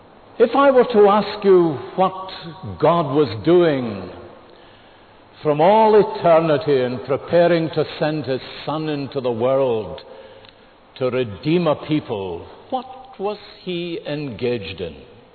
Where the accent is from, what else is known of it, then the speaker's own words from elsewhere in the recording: Scotland, United Kingdom; make me feel really at home as a Scotsman with this kind of weather.